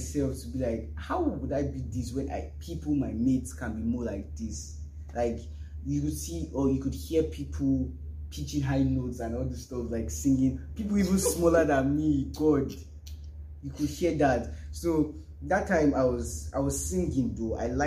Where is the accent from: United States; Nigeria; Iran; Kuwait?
Nigeria; Cross River; Nigerian. Yeah. And I'm from Cross River. I'm from Cross River in Yako Local Government Area, to be precise.